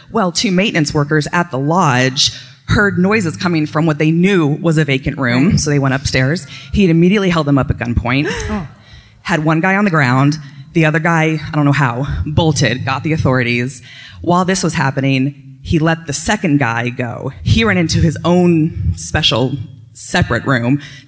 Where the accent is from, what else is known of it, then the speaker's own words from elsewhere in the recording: Williamsburg, Virginia, United States; I'm from Williamsburg, Virginia.